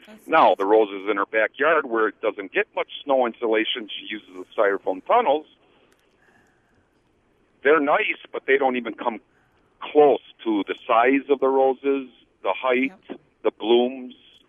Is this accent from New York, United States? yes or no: no; Milwaukee, Wisconsin, United States; And I'm from Milwaukee, Wisconsin. We get a lot of snow.